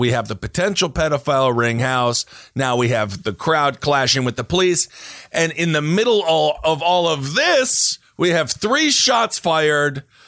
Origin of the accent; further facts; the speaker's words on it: Wisconsin, United States; In my home state of Wisconsin, Milwaukee, where I went to school